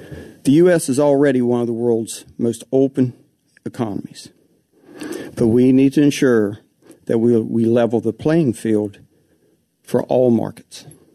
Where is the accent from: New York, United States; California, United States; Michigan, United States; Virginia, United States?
Virginia, United States; I am from Virginia. And my family and I have lived on land 2 hours from this point for six generations.